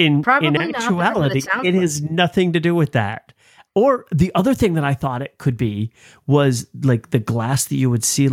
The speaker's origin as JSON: {"language": "English", "country": "United States", "said": "But because I'm an American, I don't have that."}